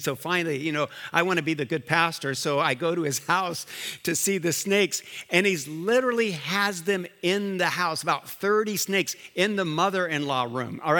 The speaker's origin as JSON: {"language": "English", "country": "Liberia", "tie": "born or raised there", "said": "I grew up in Africa. I grew up in Liberia, where every snake in Liberia is poisonous."}